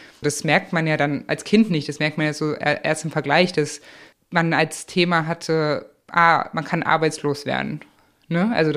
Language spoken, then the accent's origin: German; East Germany, Germany; Ich bin ja nicht in dem Gefühl groß geworden, ich bin jetzt in Ostdeutschland